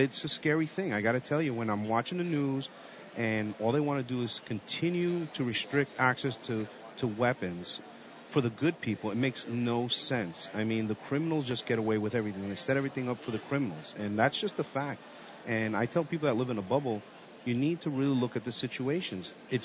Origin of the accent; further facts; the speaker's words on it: Hackensack, New Jersey, United States; also born or lived in Colombia; No, I grew up in Hackensack, New Jersey, a Spanish kid. Came here from Colombia when I was two. My parents so were looking for the American dream.